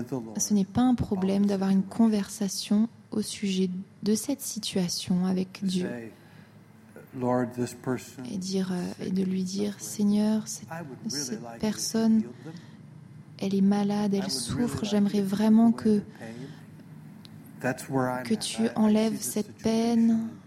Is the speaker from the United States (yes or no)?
yes; Minnesota, United States; Vous savez, je viens du Minnesota et pour moi, il fait chaud à partir de 15 degrés.